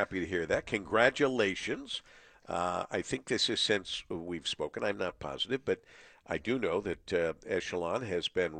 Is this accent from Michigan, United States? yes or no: yes; Monroe, Michigan, United States; I grew up in Monroe, Michigan, but coming to school in Ann Arbor was like going way far away from home.